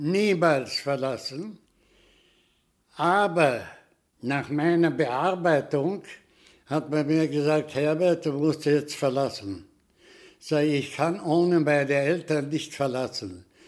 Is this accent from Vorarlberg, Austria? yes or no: no; Leoben, Styria, Austria; born there; Ich bin geboren in Leoben, in der Betatuner Straße Nummer 18, die später nach dem Anschluss als Dreierschützenstraße Nummer 3 umbenannt wurde.